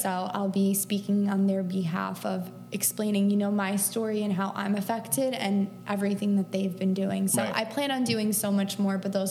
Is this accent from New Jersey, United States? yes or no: yes; New Jersey, United States; women from all around New Jersey, my home state